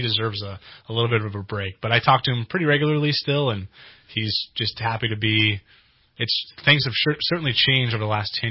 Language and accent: English; Weaverville, California, United States; now in Redding, United States; I'm from Weaverville. So just I consider myself a local guy, but I know Weaverville is an hour west. It's 45 minutes west now from all the construction work over the years. So from Weaverville, family's from this area, and I've been in Reading properly